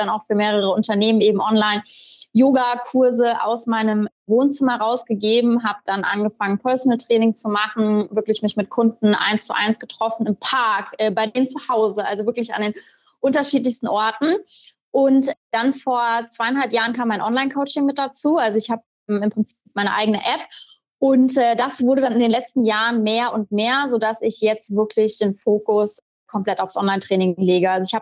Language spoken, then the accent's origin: German; Mainz, Rhineland-Palatinate, Germany; ich komme gebürtig aus Mainz